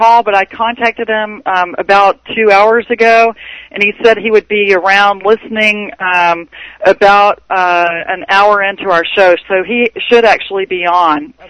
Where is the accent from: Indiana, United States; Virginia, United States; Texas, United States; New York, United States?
Texas, United States; I'm Texan, so we say the word capillary.